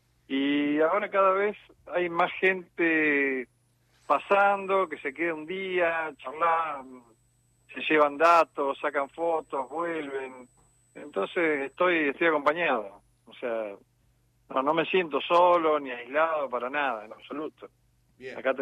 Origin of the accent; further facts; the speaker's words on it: Viedma, Río Negro, Argentina; Yo soy de Viedma. Nací en Viedma.